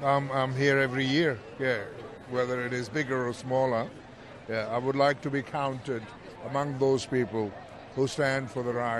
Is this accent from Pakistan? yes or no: yes; Pakistan; now in Australia; I am a refugee from Pakistan. So, I'm Australian citizen now. It's been a long time. Yeah, but I'm from Pakistan.